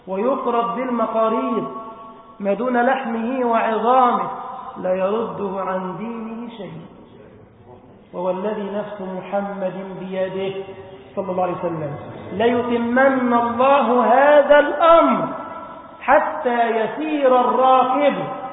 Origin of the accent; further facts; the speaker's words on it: Giza Governorate, Egypt; مسجد عمرو بن العاص عندنا في الجيزه